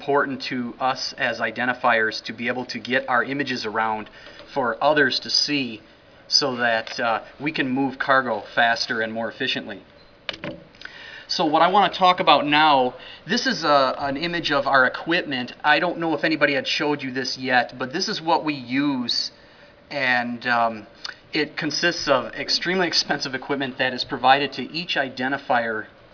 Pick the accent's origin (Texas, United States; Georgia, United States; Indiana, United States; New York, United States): Texas, United States; Los Indios; I'm from Los Indios, Texas. That's approximately 20 miles from the Brownsville area of Texas, deep in the south.